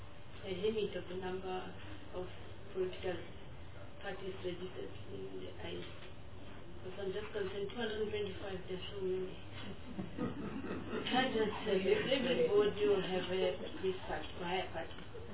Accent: South Africa; I'm a South African.

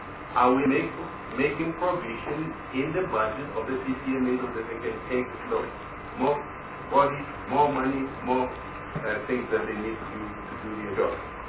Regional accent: South Africa; I find, you know, the Employment Equity Act quite disturbing for me as a South African.

